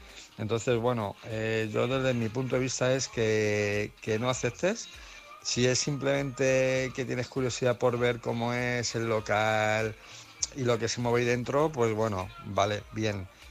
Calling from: Madrid, Community of Madrid, Spain; de Madrid.

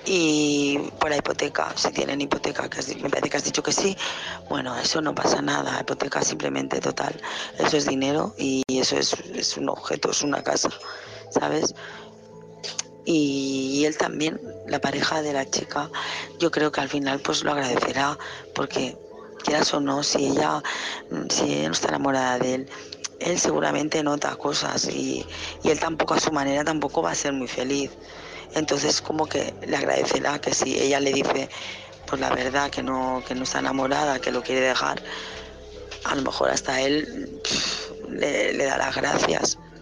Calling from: Barcelona, Catalonia, Spain; Hola, ¿qué tal? Buenas noches.

